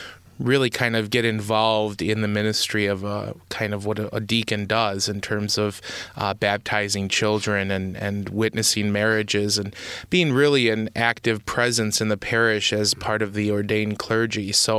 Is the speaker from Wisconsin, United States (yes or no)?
yes; Slinger, Wisconsin, United States; I just grew up in Milwaukee area, was born and raised in Slinger